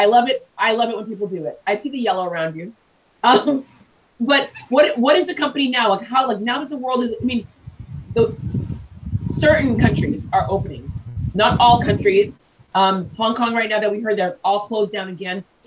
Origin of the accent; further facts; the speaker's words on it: Brooklyn, New York, United States; born there; I was born in Brooklyn